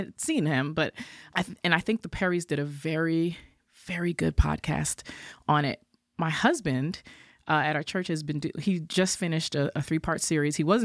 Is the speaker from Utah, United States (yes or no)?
no; New York, United States; And when I was growing up in New York, Puerto Ricans and Dominicans, you know, they had little wars